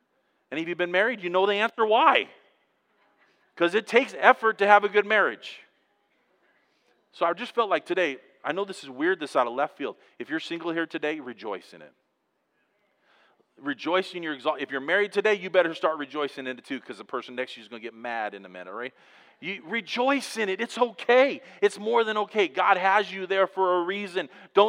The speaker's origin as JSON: {"language": "English", "region": "Montana", "country": "United States", "said": "when you heard I was from Montana, you didn't think I knew what I was doing, did you?"}